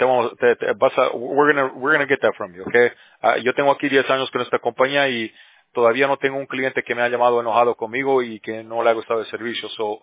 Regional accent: Bolivia; Oh, Guatemala, ya, yo soy de Bolivia.

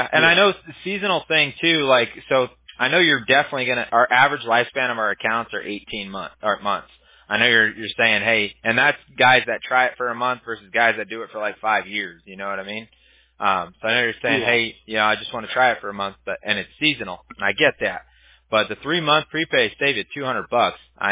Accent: Big Bear, California, United States; I grew up in Big Bear, which is in the mountains in California.

